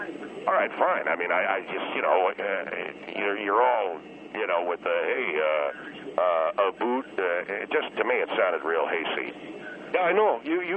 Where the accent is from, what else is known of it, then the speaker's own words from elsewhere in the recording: Minnesota, United States; now in California, United States; I come from Minnesota, sir. I come from the Iron Range, and I grew up in the cities, and I moved my family to California.